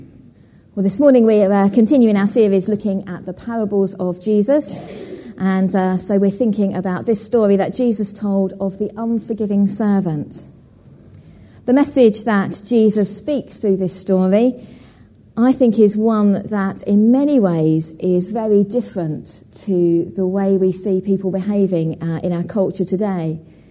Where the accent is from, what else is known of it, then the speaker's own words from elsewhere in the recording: East of England, United Kingdom; And growing up in Essex, our family picnic often used to be at Danbury Common.